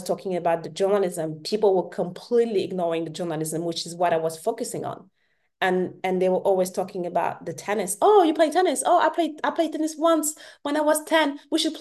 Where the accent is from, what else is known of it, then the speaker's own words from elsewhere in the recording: France; I'm French, born and raised in France, and I did my university in the US and my master's degree in the UK.